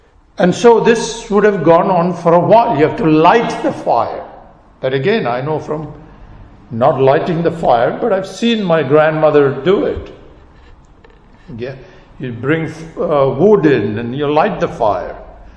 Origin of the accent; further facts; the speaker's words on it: India; English is a second language; As I said, I grew up in India. In my first 10 years, I lived away from my parents in a village.